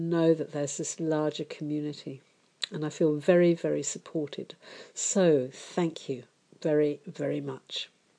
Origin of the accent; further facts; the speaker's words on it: Switzerland; moved away as an adult; now in London, United Kingdom; I was reminded of the first birthday I had after leaving home. I moved from Switzerland to England, to London, and absolutely nobody wrote to me on my birthday